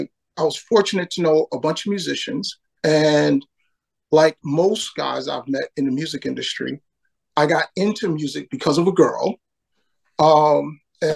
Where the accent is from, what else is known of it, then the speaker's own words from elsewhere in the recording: New York City, New York, United States; also born or lived in Maryland / South Carolina / Texas; I got to see the world from the perspective of a military brat, and I got to see it from the, growing up in New York City perspective, which is always a bit interesting.